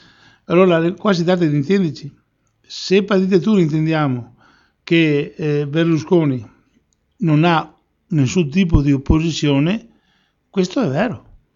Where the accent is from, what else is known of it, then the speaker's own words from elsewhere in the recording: Veneto, Italy; qual è il problema sostanzialmente che possiamo avere noi come Veneti? Noi come Veneti dobbiamo, da una parte, dobbiamo organizzarsi a livello di quartieri